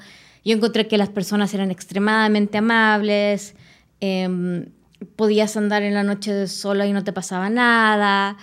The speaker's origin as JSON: {"language": "Spanish", "country": "Bolivia", "lives_now": "Chile", "said": "Yo era como la única de acá de Chile, aunque soy boliviana."}